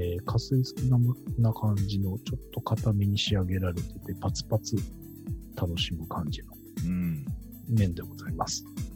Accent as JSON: {"language": "Japanese", "town": "Yokohama", "region": "Kanagawa", "country": "Japan", "tie": "born or raised there", "said": "僕の地元のすぐそば、鶴見区駒岡です。"}